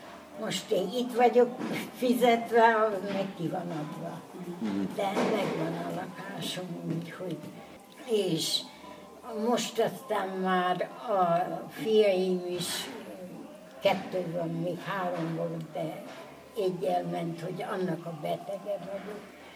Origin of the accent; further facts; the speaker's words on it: Tiszaújfalu, Hungary; born there; Állítólag én vagyok itt a falu legöregebbje. Én már itt születtem, Tiszaújfalon.